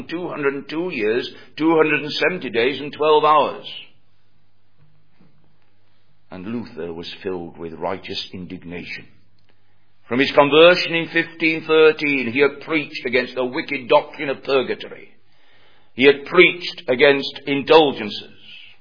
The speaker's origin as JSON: {"language": "English", "region": "Yorkshire and the Humber", "country": "United Kingdom", "said": "but then I'm a Yorkshireman, and Yorkshiremen are very tight with their money."}